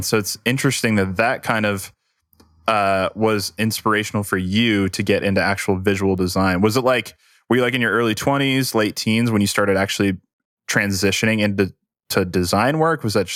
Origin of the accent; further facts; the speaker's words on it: New Mexico, United States; moved away; I grew up in New Mexico and then we moved to New York.